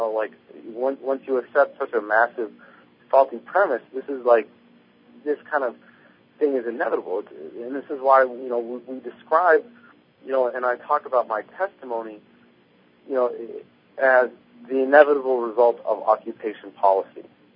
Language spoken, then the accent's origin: English; Santa Fe, New Mexico, United States; I'm from Santa Fe myself, and every time I go back